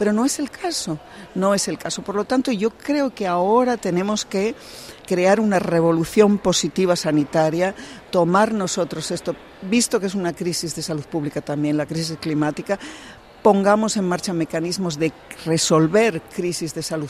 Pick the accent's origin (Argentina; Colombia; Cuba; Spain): Spain; Asturias; yo soy de Asturias y 30 grados ya nos supone casi una crisis climática